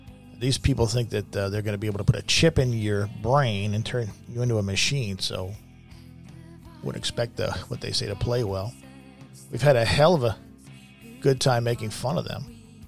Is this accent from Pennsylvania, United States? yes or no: yes; Pennsylvania, United States; I'm from Pennsylvania.